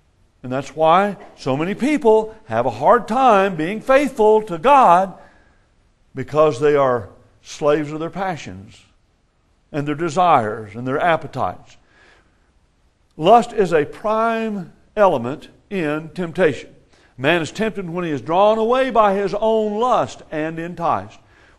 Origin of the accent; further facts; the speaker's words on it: Texas, United States; born there; now in Mesa, United States; Well, somebody says, well … your home's in Mesa, Arizona. Well, yeah, kind of, sort of. And I was born in Texas.